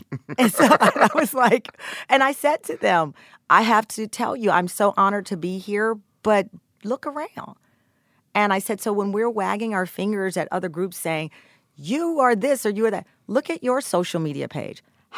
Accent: Texas, United States; Because if I am unapologetically a Black Southern woman, God mm-hmm. bless, I'm from Texas, I say it every 5 seconds

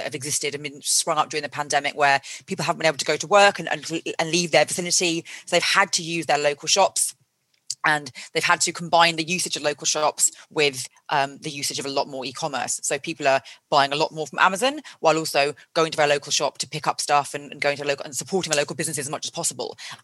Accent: South East England, United Kingdom; where I'm from, my hometown in Hampshire, is one of those victims.

